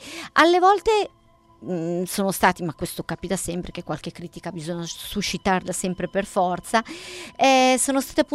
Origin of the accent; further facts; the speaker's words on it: northern Italy, Italy; E io sono del nord, no? Per cui nel dialetto delle mie parti, Sciuscià vuole dire succhiare.